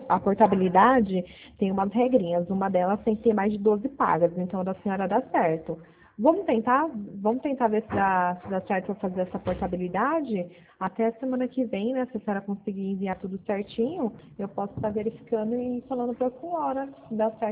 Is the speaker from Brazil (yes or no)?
yes; Pirassununga, São Paulo, Brazil; Eu sou daqui do interior de São Paulo, de Pirassununga.